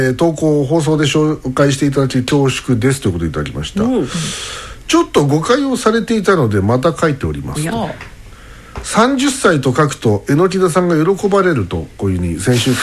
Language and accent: Japanese; Kobe, Hyogo, Japan; also born or lived in Kanagawa; 神戸で生まれ育ち結婚で、これ神奈川かな、神奈川に住んでいた時です